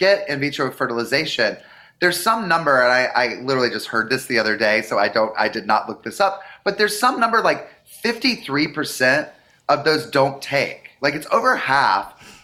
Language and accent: English; North Carolina, United States; I'm from North Carolina, and when I go back and I have family in South Carolina